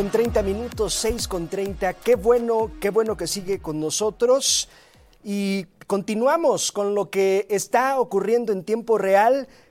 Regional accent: Mexico; Y ya sabe usted cómo somos los mexicanos que gustamos del fútbol

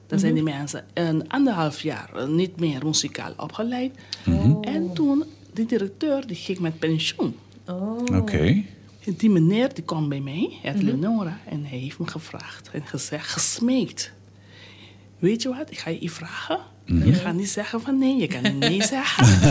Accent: Curaçao; Ik ben 57 jaar oud, geboren op Curaçao en in de woonwijk van Bonam en Zapatea.

